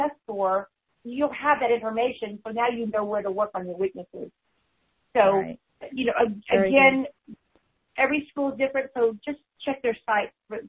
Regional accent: Texas, United States; because I'm from Texas, we have got 14 colleges alone in Texas, Arkansas, and Louisiana

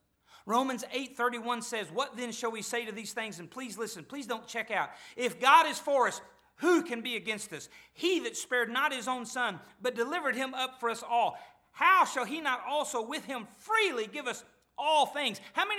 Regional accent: Arkansas, United States; now in Missouri, United States; I'm not from around here. I'm from Arkansas.

